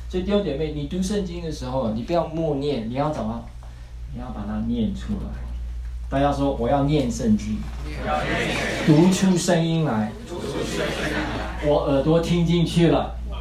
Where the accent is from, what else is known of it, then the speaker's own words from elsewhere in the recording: Taiwan; 我跟你讲啊，我们台湾人啊，有很多都是爱在心里口难开啊